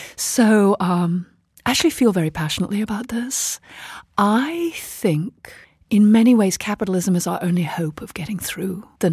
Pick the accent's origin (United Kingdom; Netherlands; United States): United Kingdom; You know, I'm British, so I focus on how firms can change.